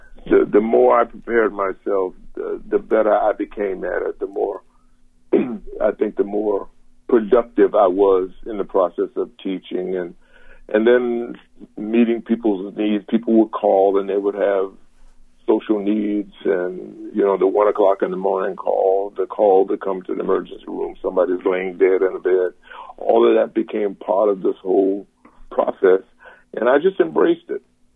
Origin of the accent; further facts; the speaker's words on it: Savannah, Georgia, United States; I grew up in Savannah, Georgia